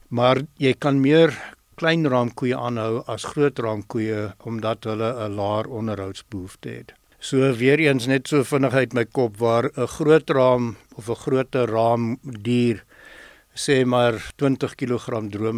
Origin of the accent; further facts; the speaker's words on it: Pretoria, Gauteng, South Africa; Ek het in Pretoria groot geword.